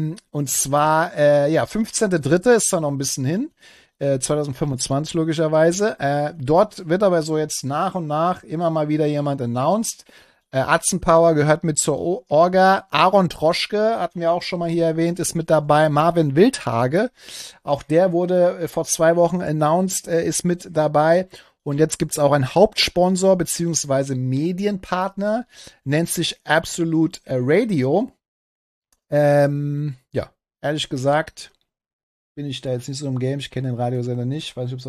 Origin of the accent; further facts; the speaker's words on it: Switzerland; Ist die wunderbare Schweiz, übrigens meine alte Heimat, am Start.